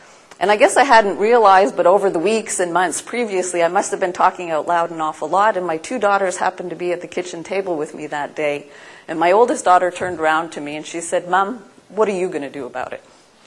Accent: Montreal, Quebec, Canada; born there; So I was born here in Montreal into a great family

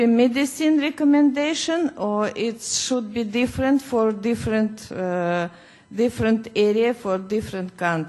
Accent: Uzbekistan; English is a second language; Yeah, I am from Uzbekistan, from Central Asia.

